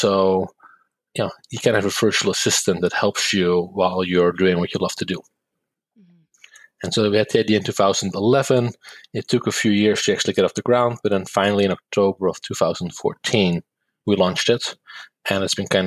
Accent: Netherlands; English is a second language; Well, so I grew up in the Netherlands.

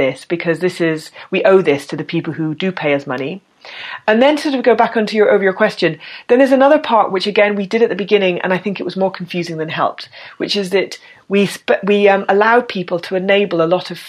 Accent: United Kingdom

